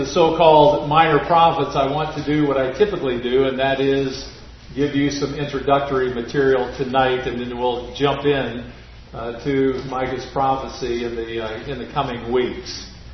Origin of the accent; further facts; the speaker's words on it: Quad Cities, United States; I tell them that I'm from the Quad Cities. You've heard of the Quad City Open? I'm from that area.